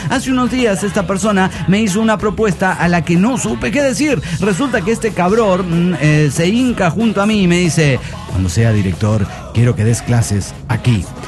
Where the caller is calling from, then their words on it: Monterrey, Nuevo León, Mexico; de Monterrey.